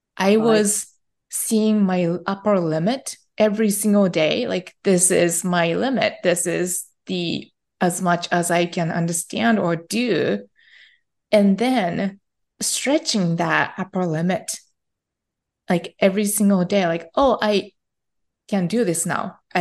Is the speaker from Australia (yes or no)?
no; Japan; English is a second language; moved away as an adult; now in United States; That was like a strong desire that I had growing up in Japan. Mm-hmm. And as soon as the opportunity came in, I just took it. And at age 21, I found myself leaving my own country where my family lives